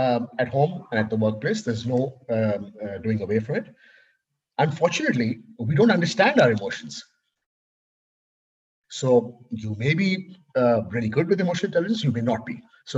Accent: Karachi, Sindh, Pakistan; also born or lived in Amsterdam; now in Lahore, Pakistan; I'm from Karachi and we moved to Lahore. They said, oh, you moved from Amsterdam, you didn't even go back to Karachi, you went to Lahore?

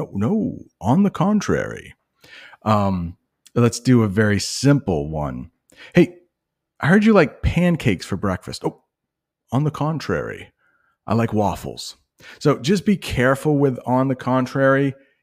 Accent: United States; So I'm an American guy that doesn't know much about soccer

